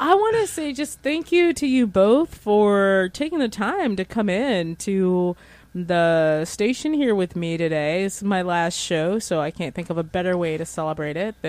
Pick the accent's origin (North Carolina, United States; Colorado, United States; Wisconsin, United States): North Carolina, United States; but I'm from the Outer Banks. So it feels like I'm at home whenever it's, you know, whenever it's like, oh, wow.